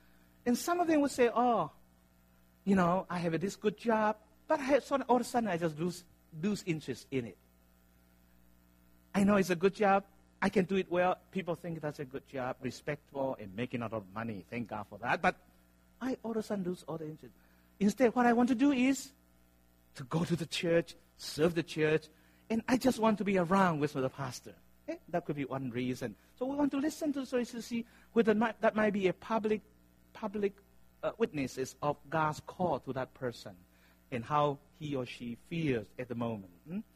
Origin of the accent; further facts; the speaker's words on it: Taiwan; English is a second language; now in United States; because I'm originally from Taiwan. I mean, I've been in the States for almost 30 years